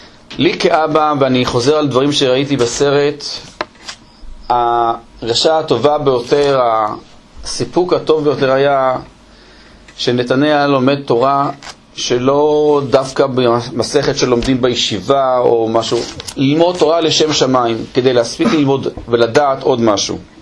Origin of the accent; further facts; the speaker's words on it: Haifa, Haifa District, Israel; אני ואשתי גדלנו במשפחה של הציונות הדתית. אני בחיפה, אשתי בחולון.